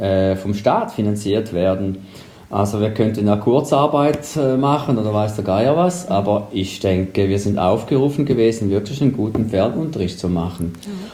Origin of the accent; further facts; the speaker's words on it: Switzerland; Also bei uns in der Schweiz war ja am Mittwoch